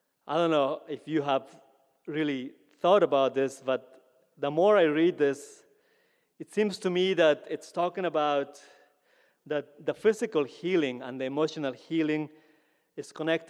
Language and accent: English; Peru; to integrate and to celebrate what I learned growing up in Peru